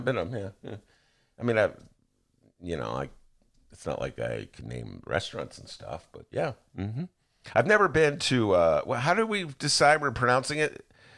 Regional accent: Gary, Indiana, United States; I grew up in Gary.

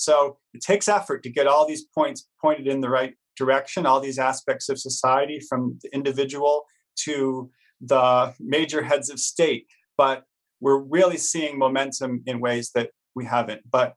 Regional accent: United States; I have to say, I'm an American

